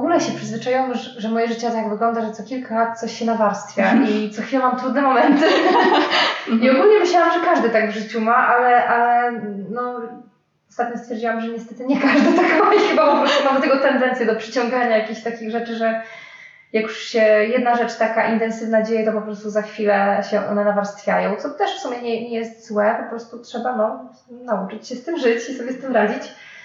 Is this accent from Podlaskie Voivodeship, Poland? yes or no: yes; Podlaskie Voivodeship, Poland; po prostu no, już mieliśmy dość tego dużego miasta, także stwierdziliśmy, że Podlasie i wróciliśmy w moje strony.